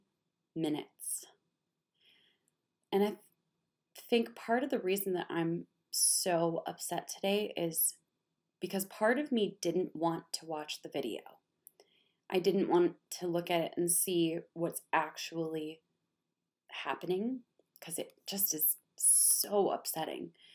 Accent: Minnesota, United States; I watched the video of something that happened in my home state of Minnesota

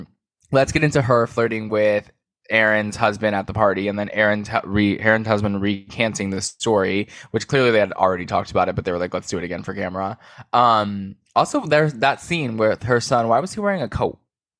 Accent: New York, United States; Like, I'm a New Yorker.

